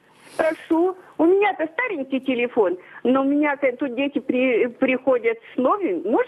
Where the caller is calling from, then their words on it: Smolensk, Smolensk Oblast, Russia; Я из Смоленска.